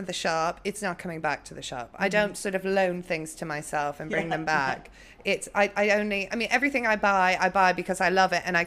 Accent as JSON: {"language": "English", "region": "New York", "country": "United States", "tie": "born there", "also_born_or_lived": "Northumberland", "said": "My father's Sicilian-American, and I was born in New York."}